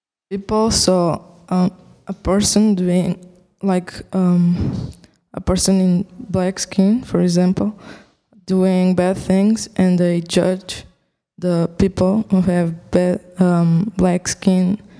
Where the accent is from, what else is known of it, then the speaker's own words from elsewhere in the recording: Portugal; English is a second language; I have 16 years old and I am from Portugal.